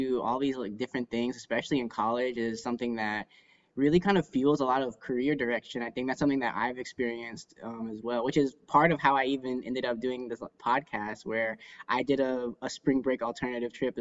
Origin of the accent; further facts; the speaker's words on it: Georgia, United States; what I've seen growing up in Georgia, where I had never seen a compost bin before